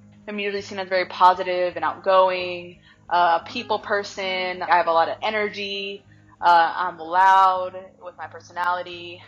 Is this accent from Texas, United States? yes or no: yes; Dallas, Texas, United States; I am from Dallas, Texas.